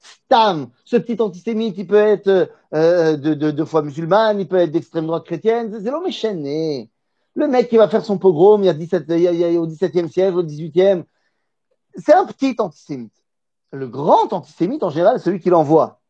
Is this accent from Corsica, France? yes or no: no; Metz, Grand Est, France; Bon, moi, je connais pas très bien Paris, je viens pas de là-bas, je viens de Metz, a priori, donc bon.